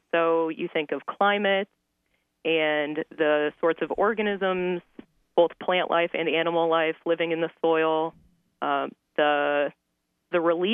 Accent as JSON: {"language": "English", "region": "Iowa", "country": "United States", "tie": "born or raised there", "lives_now": "Miami, United States", "said": "I'm born and raised in Iowa. And so I spent many years experiencing snow."}